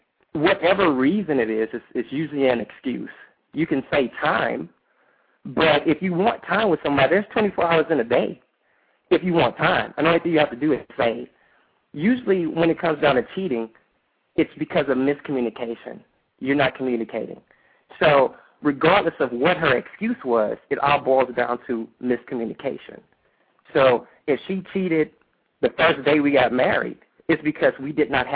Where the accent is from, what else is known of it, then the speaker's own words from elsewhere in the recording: Dallas, Texas, United States; I am from Dallas, Texas.